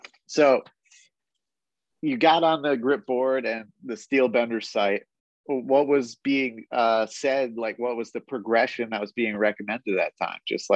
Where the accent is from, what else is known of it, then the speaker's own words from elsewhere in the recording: New York, United States; So I'm from New York, like up in the Hudson Valley, like 2 hours north of the city, but have plenty of connections to the city.